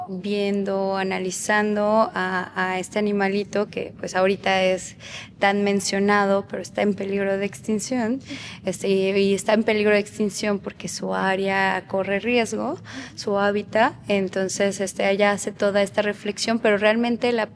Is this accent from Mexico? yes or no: yes; Mexico; como mexicanos siempre hemos tenido como mucha curiosidad por la cultura japonesa. También, pues yo como buena millennial